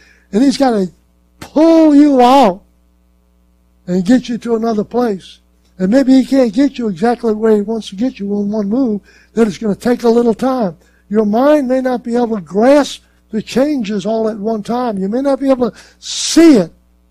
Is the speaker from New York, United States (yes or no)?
no; Louisiana, United States; No, nothing disparaging about my state. This is my home state. I'm back here.